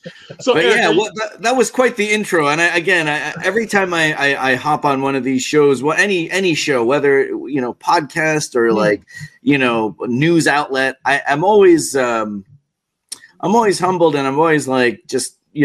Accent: Philippines; I'm Filipino. I know I look young, but I'm actually 87 years old.

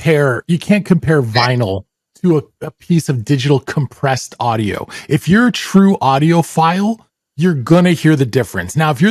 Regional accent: Ontario, Canada; when I was a kid growing up in the Greater Toronto Area, there was no hip hop station.

